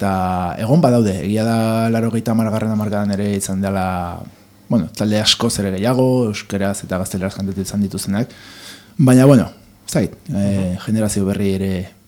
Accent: Errenteria, Basque Country, Spain; born there; now in Donostia, Spain; Bueno, ni bizi bai Donostian, baina bere ez jaiotzez Errenteria harra.

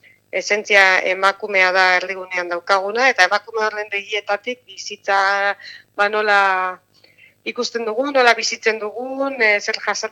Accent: Basque Country, Spain; Durangaldekoa gara

